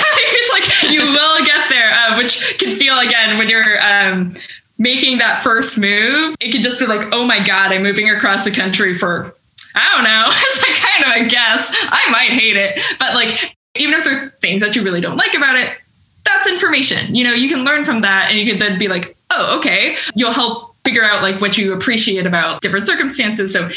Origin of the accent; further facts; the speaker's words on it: Washington, United States; So I was living in Seattle. I was like, I'm here out of inertia. Like, I grew up in Washington State.